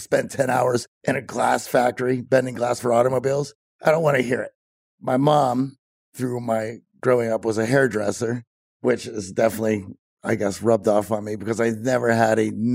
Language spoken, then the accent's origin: English; Greensburg, Pennsylvania, United States; born or raised there